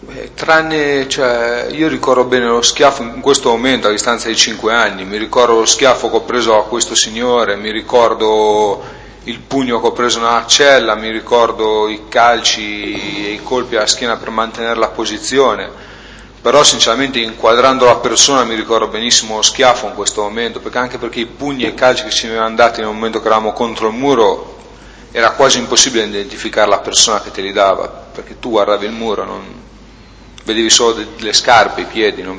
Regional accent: La Spezia, Liguria, Italy; mi diceva dove vieni, io sono a Spezia

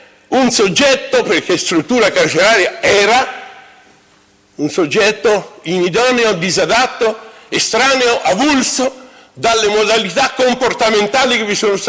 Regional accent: Pisa, Tuscany, Italy; born there; Io sono nato a Pisa, ve lo posso spiegare

